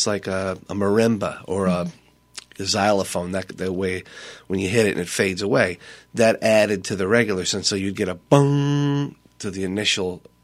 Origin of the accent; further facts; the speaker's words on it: Philadelphia, Pennsylvania, United States; I'm from Philadelphia, so the tri-state area, so Philadelphia, New Jersey, and Delaware.